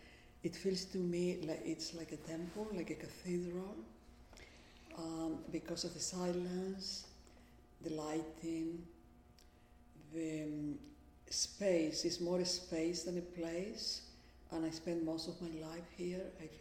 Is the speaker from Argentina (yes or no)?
yes; Argentina; born there; English is a second language; moved away as an adult; also born or lived in Paris; I was born in Argentina in 1929, and my awareness of art was through books and reproductions.